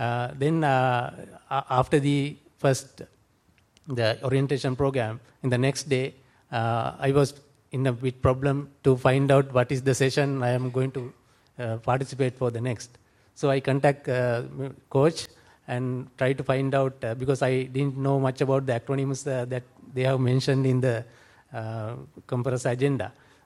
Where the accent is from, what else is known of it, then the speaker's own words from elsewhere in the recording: Sri Lanka; English is a second language; first time fellow